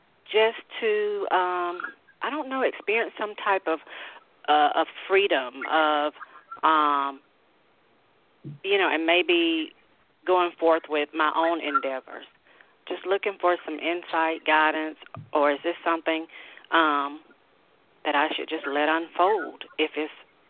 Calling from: Georgia, United States

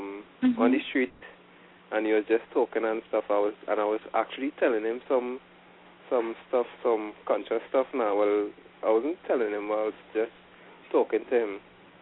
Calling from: Trinidad & Tobago; I'm calling from Trinidad.

